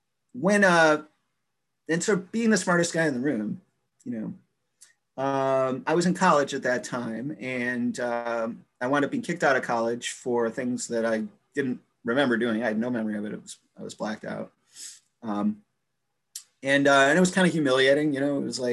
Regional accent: Chicago, Illinois, United States; moved away; also born or lived in South Dakota, United States; My best attempt to stay clean, I moved like 1,000 miles away. I'm from Chicago. I moved to South Dakota.

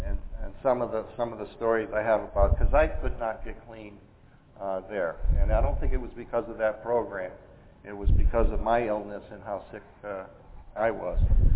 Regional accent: Meriden, Connecticut, United States; And I grew up in Meriden. I was living in Meriden, Connecticut.

